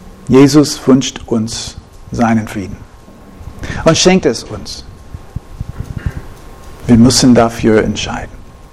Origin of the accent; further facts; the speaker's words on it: United States; German is a second language; In den USA, wo ich herkomme